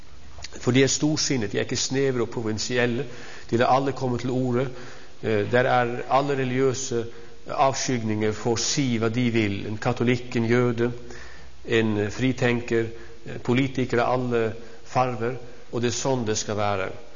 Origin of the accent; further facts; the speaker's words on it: Troms, Norway; kommer fra der hvor jeg er født og oppvokst, i Troms. Og det har preget av tidsavfunnet for mye. Det er altså dialekt når jeg sier sabbat.